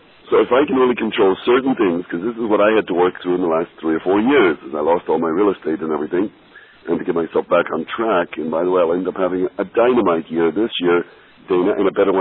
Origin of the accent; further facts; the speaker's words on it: Israel; now in United States; I'm originally from Israel. I'm still a guest here after 50 years.